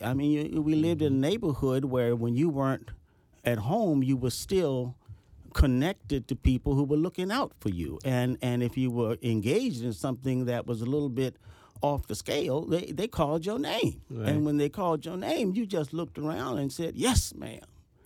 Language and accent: English; Washington, District of Columbia, United States; I grew up in D.C. during the era of segregation. Everyone I ever saw in my early life was black. All of my teachers were black.